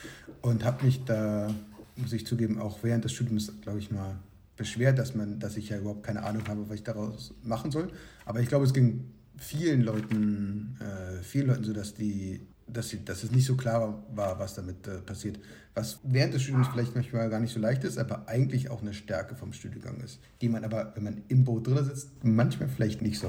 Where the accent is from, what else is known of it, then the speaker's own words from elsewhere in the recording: Berlin, Germany; now in Brussels, Belgium; ich komme aus Berlin und war 2006 bis 2010 in Bayreuth, bin da mit kurzen Unterbrechungen in Barcelona und USA, in Nebraska. Und jetzt lebe ich in Belgien